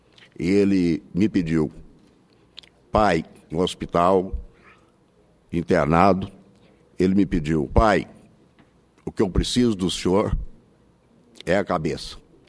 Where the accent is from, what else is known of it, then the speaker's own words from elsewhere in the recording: Goiânia, Goiás, Brazil; sou de Goiânia, de uma família tradicional. Um homem do campo, que mora exclusivamente na fazenda e vivo exclusivamente da zona rural.